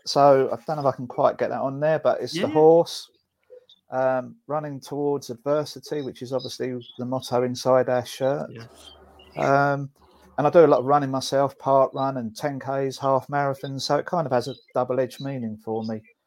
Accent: Clacton-on-Sea, East of England, United Kingdom; A guy called Aaron Pereira in my hometown of Clacton-on-Sea at Lost Arts Social Club.

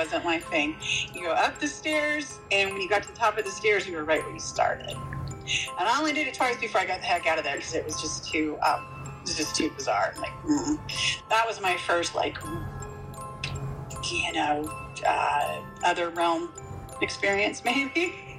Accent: Portland, Oregon, United States; also born or lived in La Jolla; I grew up here. I was born in California, La Jolla. Grew up here in Oregon, Southwest Portland area mostly.

